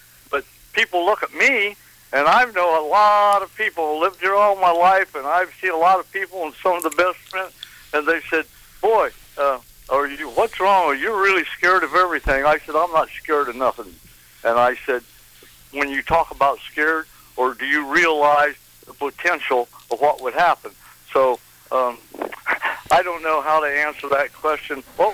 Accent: Marion, United States; And when I grew up here in Marion, they would be, the proprietor of the business would let you use the restroom.

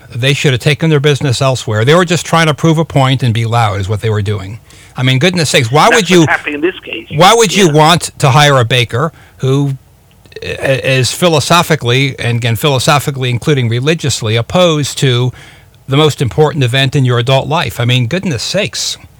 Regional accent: United States; I'm an American. I'm a capitalist.

